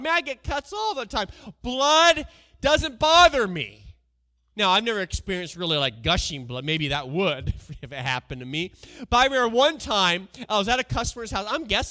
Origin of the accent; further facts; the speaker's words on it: Washington, United States; I'm from Washington State.